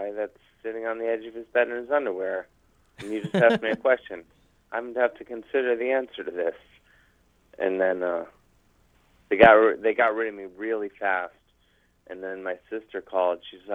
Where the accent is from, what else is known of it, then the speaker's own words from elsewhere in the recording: Cleveland, Ohio, United States; doing an interview with a Cleveland radio station, Cleveland, where I'm from, my hometown.